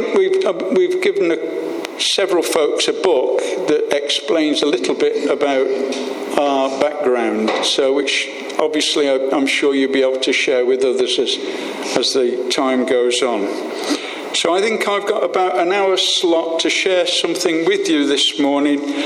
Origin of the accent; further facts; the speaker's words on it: Coventry, West Midlands, United Kingdom; I was born and bred in Coventry during the time of the Blitz.